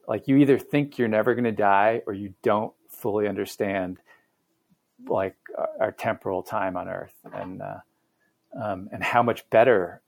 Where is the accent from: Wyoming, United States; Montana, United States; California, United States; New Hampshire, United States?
Montana, United States; I'm from Montana